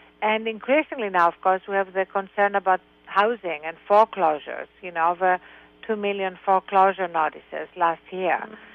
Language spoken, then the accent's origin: English; Greece; now in United States; I was born in Greece and I grew up with this reverence for America